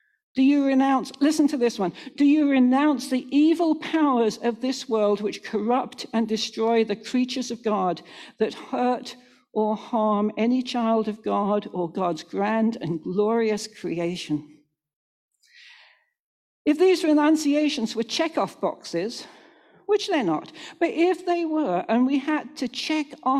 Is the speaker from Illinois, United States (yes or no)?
no; Buffalo, New York, United States; I grew up in St. Philip's, Buffalo.